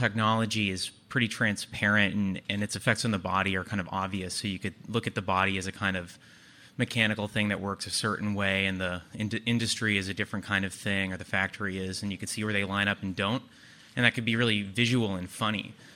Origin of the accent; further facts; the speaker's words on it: Omaha, Nebraska, United States; I'm from Omaha, Nebraska.